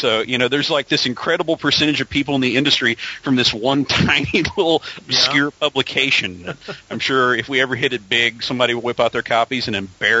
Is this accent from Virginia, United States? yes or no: yes; Virginia, United States; Well, you know, I'm from Southwest Virginia, so, you know, it's coal mines down there.